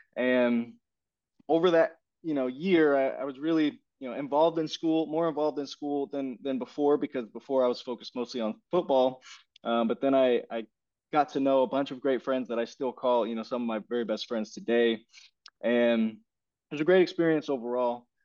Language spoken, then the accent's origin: English; Manhattan, Kansas, United States; So I grew up in Manhattan, Kansas, and you know, that's where I stayed up until college, really. So, you know, that's the city that raised me.